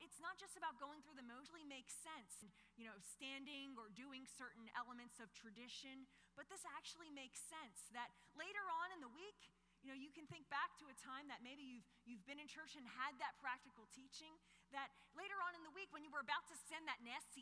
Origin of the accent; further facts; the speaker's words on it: Philadelphia, Pennsylvania, United States; this is the 80s, so I grew up in Philadelphia, city of brotherly love